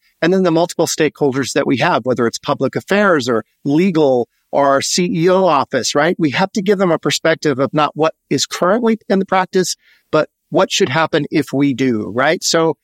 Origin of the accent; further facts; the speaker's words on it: Hawaii, United States; I grew up in Hawaii, as I said, but I grew up, all my friends were Pacific Islander, you know, Asian.